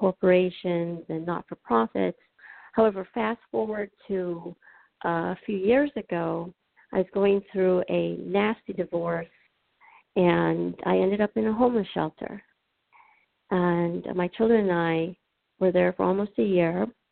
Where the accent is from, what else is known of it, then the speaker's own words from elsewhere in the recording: Chicago, Illinois, United States; also born or lived in Kingston, Jamaica; Well, I hail from the island of Kingston, Jamaica, and I grew up in Chicago. I was raised by a single mom who was extraordinary.